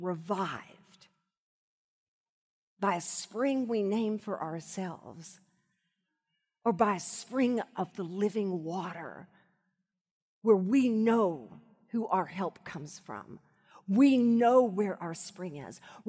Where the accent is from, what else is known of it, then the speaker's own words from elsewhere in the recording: Arkadelphia, Arkansas, United States; I was thinking about when I was growing up in Arkadelphia, Arkansas